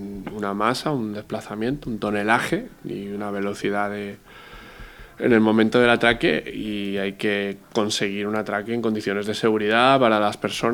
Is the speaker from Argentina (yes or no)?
no; Valencia, Valencian Community, Spain; pasa que yo soy de Valencia, por eso vine aquí